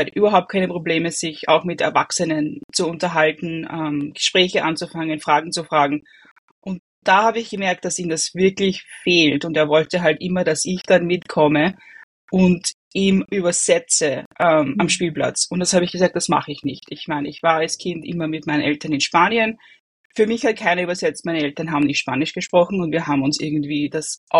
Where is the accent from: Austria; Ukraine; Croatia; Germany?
Austria; Waidhofen an der Ybbs, Lower Austria; now in New York, United States; ich komme aus Österreich, besser gesagt aus Waidhofen an der Ybbs. Ganz in der Nähe, wo Bettina aufgewachsen ist. Wir haben einen ganz ähnlichen Dialekt